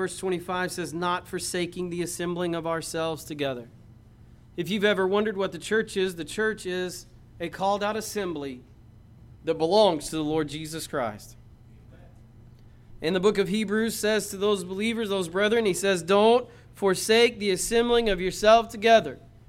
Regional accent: Braggs, Oklahoma, United States; Because I grew up in Braggs and I went to high school in Bayan

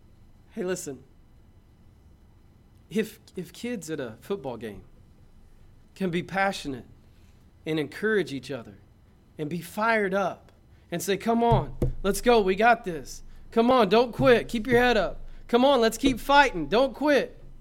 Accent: Braggs, Oklahoma, United States; Because I grew up in Braggs and I went to high school in Bayan

